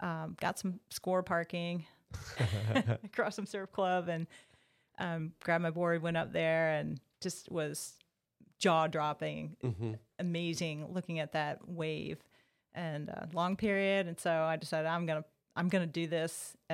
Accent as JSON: {"language": "English", "region": "Midwest", "country": "United States", "tie": "born or raised there", "said": "And I was a swimmer growing up in the Midwest."}